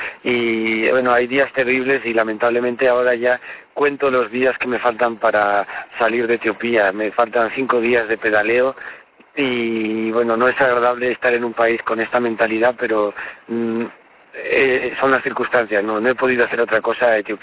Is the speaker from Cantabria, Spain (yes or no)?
no; Asturias, Spain; esto podría ser Asturias, mi tierra, perfectamente